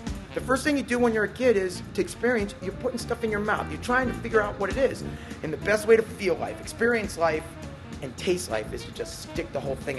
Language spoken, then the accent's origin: English; Cleveland, Ohio, United States; after the river that burned in Cleveland, which is my hometown.